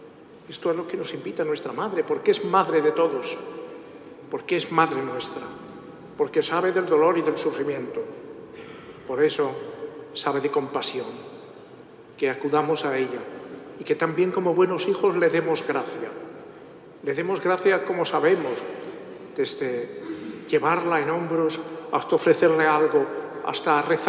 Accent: Castile, Spain; yo provengo de Castilla, como obispo de Ávila he estado

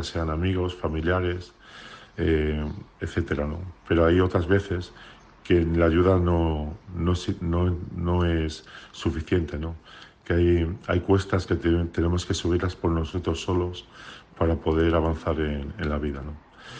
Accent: Madrid, Community of Madrid, Spain; now in Altea, Spain; un año y medio que llevo aquí viviendo porque yo soy de Madrid.

